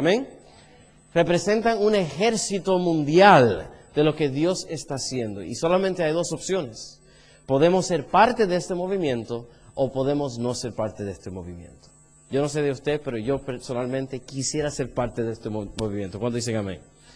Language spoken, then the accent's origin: Spanish; United States; born there; yo nací en los Estados Unidos, pero mis padres son de la República Dominicana, que es una isla muy chiquito, que está al lado de Puerto Rico y Haití.